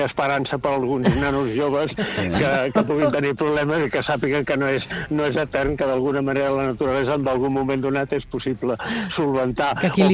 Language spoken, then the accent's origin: Catalan; Barcelona, Catalonia, Spain; jo sóc nascut a Barcelona i a Barcelona jo de nen, vamos, les passava canutes de veritat.